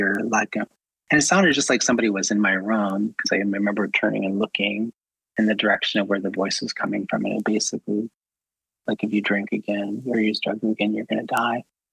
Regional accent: Minneapolis, Minnesota, United States; born or raised there

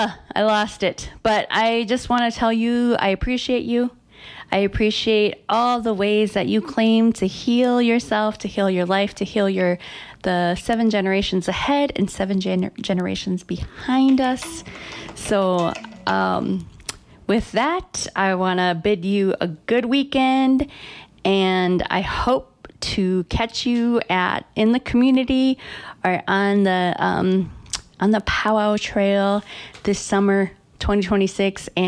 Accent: Red Lake, Minnesota, United States; accent: Red Lake; I started really laying it on thick with my Red Lake accent, and I started reading the book like I was, you know, from Red Lake, really.

